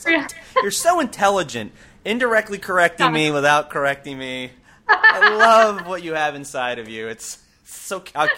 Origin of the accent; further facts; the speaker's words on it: New York, United States; I had to take a step back because I am a New Yorker. And I don't see how anybody who has been a New Yorker, especially in the arts, could ever move to LA and be happy.